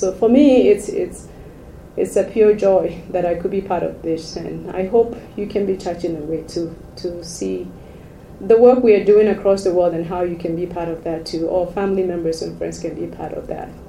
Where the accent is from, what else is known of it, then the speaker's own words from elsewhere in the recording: Ghana; I am originally from Ghana, and growing up, food wasn't a problem in my home